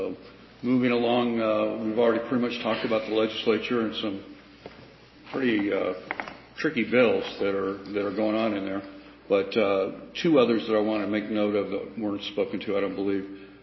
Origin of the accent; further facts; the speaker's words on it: Sacramento, California, United States; I recall growing up in Sacramento, we had two newspapers. We had the Sacramento Bee and the Sacramento Union.